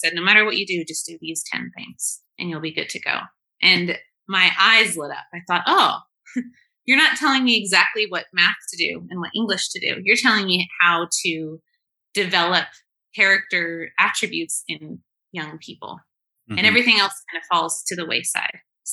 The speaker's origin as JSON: {"language": "English", "region": "California", "country": "United States", "tie": "born or raised there", "moved": "as an adult", "said": "I am originally from the U.S., born and raised in California, but I have spent 12 years now overseas."}